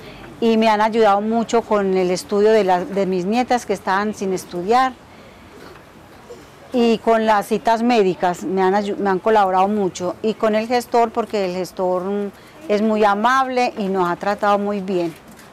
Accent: Medellín, Antioquia, Colombia; soy del barrio Moravia, soy beneficiaria de la Unidad Familia Medellín.

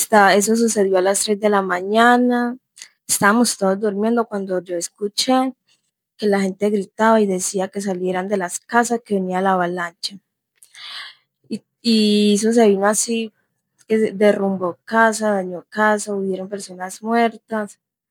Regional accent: Medellín, Antioquia, Colombia; soy de Medellín, del barrio Invasión Las Flores, donde sucedió la avalancha.

